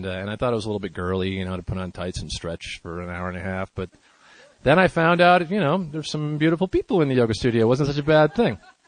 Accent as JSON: {"language": "English", "town": "Chicago", "region": "Illinois", "country": "United States", "tie": "born or raised there", "said": "I grew up outside of Chicago and started working in television in 1980."}